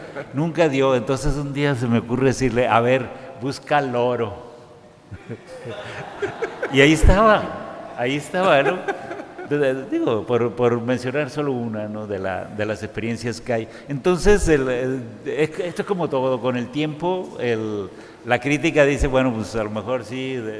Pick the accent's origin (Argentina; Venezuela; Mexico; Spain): Mexico; northern Mexico; nosotros somos así como, nosotros vencimos el desierto. El norte de México es como el granero, vamos, del país.